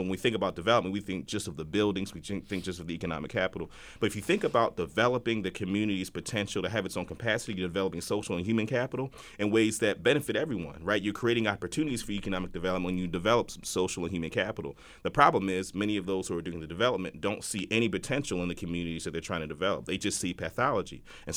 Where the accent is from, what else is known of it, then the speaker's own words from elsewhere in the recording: United States; I mean, I'm from Howard Park. I grew up in Howard Park. It's a, you know, very middle-class community, very elderly community.